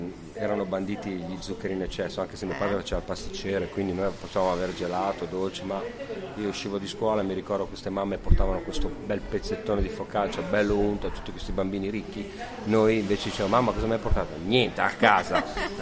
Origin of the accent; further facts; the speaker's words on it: Sicily, Italy; Invece poi vabbè, sono siciliano, no?